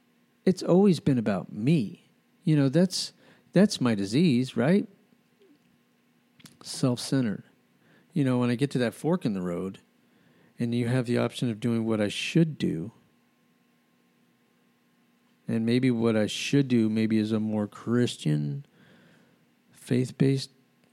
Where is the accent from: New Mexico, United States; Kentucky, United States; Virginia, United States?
New Mexico, United States; Albuquerque; when I grew up in Albuquerque, and there was this house down in the middle of the city